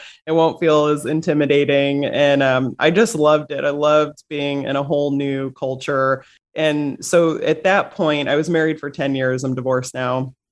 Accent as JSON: {"language": "English", "town": "St. Louis", "region": "Missouri", "country": "United States", "tie": "born or raised there", "said": "I grew up in St. Louis, Missouri, and my dad was from Pennsylvania and my mom was from Colorado."}